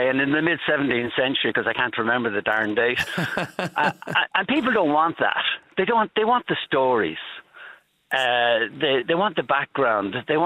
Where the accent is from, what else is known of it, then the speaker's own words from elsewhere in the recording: Dublin, Leinster, Ireland; Bibsborough, only a mile outside the city centre.